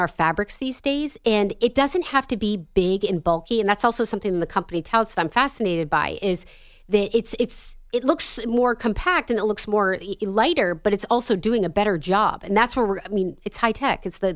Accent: Erie, Pennsylvania, United States; And also growing up in Erie, Pennsylvania, where we got the most snowfall in 2017, I can attest to this.

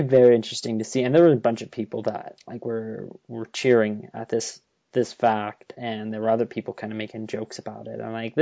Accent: Canada; because we're Canadian

